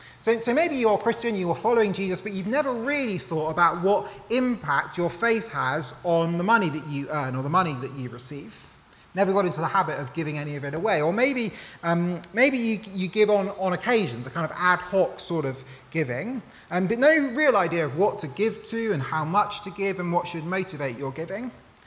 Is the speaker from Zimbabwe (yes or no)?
no; United Kingdom; I won't tell you because I'm British and it's awkward.